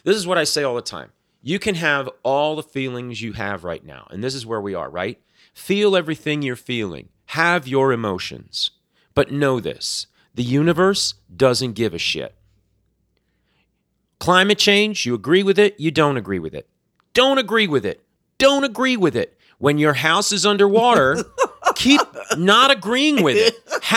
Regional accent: Florida, United States; I saw that when I was growing up in South Florida

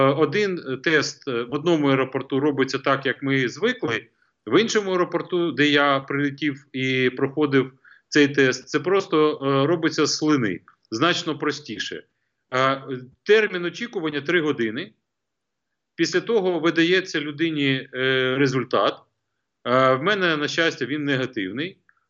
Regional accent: Kyiv, Ukraine; Я, як киянин третьому поколінні, бажаю нам в Києві мати таке забруднення повітря, як в Токіо

